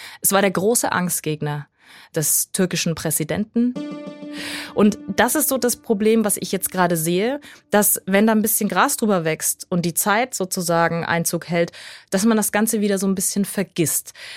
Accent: Bavaria, Germany; now in Turkey; also was vielleicht in Deutschland ich komme aus Bayern, die Laugenbreze ist.

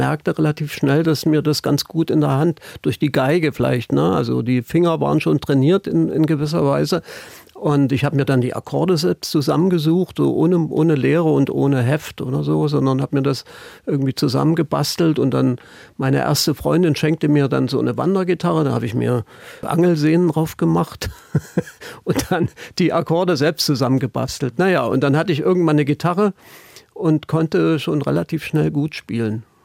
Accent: Halle, Saxony-Anhalt, Germany; Meine Mutter war im Landestheater Halle angestellt. Und ich bin da im Theater groß geworden im Prinzip.

